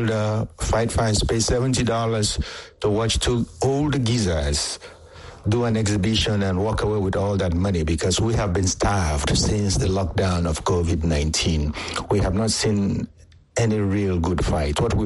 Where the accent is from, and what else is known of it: Nigeria